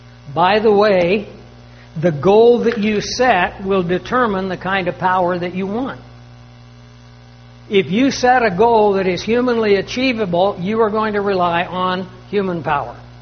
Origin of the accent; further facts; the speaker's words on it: Kansas, United States; I came from Kansas. That's where I was born and raised.